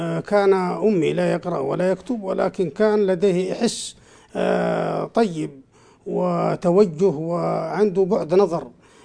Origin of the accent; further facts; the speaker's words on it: Shaab al-Theeb, Jazan Province, Saudi Arabia; born there; ونحن من بني حمد، وأنا من مواليد بلدة شعب الذيب وتابعة لمحافظة الطوال الآن، وسابقا كانت تابعة لمحافظة صامتة.